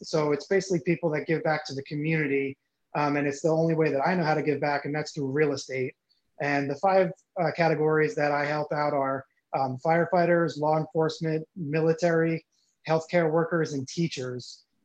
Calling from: Phoenix, Arizona, United States; I'm located in Phoenix, Arizona.

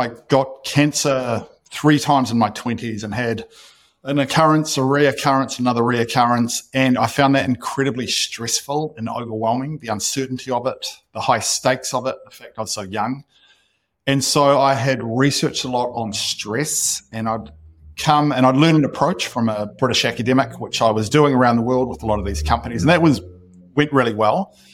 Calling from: Nelson, New Zealand; also born or lived in United States; I'm calling in from Nelson, New Zealand. I lived the last 10 years in the United States

